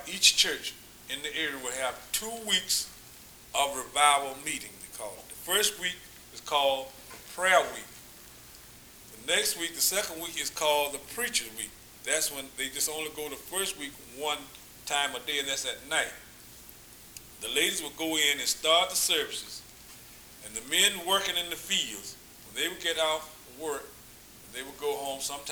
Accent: Albany, Georgia, United States; Back in my hometown in our area, back in my hometown around Albany, Georgia, the people there still have revival meetings during the summer months.

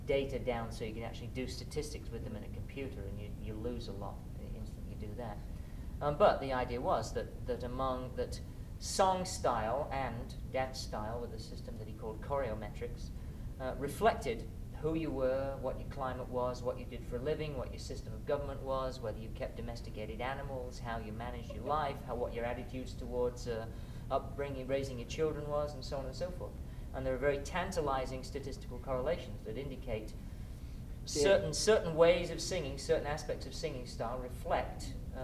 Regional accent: England, United Kingdom; now in United States; When I go to England now and do collecting of dances, I don't even bother telling them I'm English. I dress like an American, I talk like an American, and I move like an American

